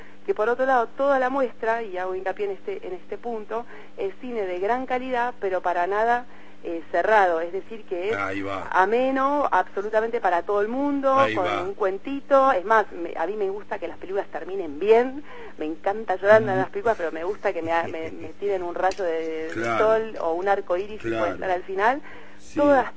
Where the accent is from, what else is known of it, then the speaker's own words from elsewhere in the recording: Argentina; born there; moved away; also born or lived in France; soy 100% argentina y 100% francesa, no me pidan que elija entre uno y otro. Uh-huh. Nací aquí, me fui exiliada en Francia y decidí volver un 20 de diciembre del 2001